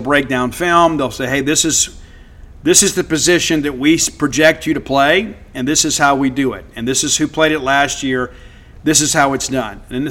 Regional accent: Columbia, Mississippi, United States; I grew up in Columbia, Mississippi, where anything north of Jackson felt like a foreign country.

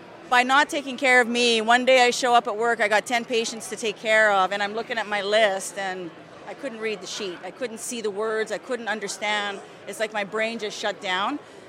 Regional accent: Quebec, Canada; also born or lived in Alberta; now in Los Angeles, United States; I'm from Quebec, but I've been living in Alberta for 30 years.

